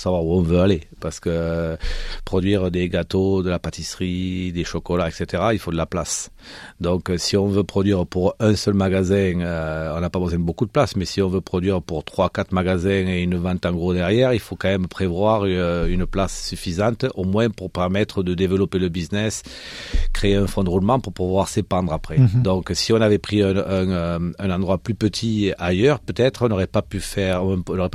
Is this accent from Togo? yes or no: no; Toulouse, Occitanie, France; also born or lived in Paris; je suis toulousain et donc j'ai appris, j'ai fait l'école hôtelière dans le sud de la France, mais j'ai vraiment appris mon métier à Paris. J'ai passé 10 ans à Paris